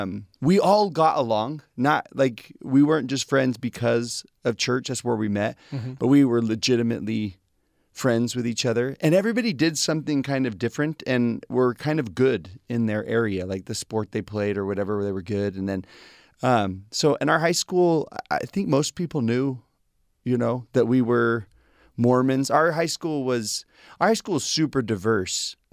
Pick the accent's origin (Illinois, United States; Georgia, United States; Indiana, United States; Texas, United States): Texas, United States; Sugar Land; I'm from Texas, Sugarland, Texas.